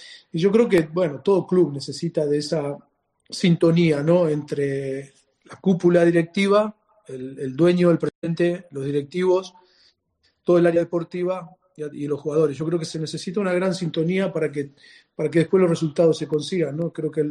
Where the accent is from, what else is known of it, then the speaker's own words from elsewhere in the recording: Spain; soy un entrenador español